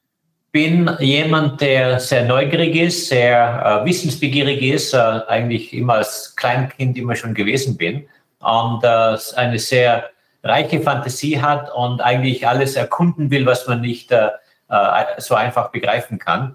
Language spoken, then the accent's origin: German; Austria; now in Italy; Natürlich, ich komme aus Österreich. Österreich sind meine Wurzeln.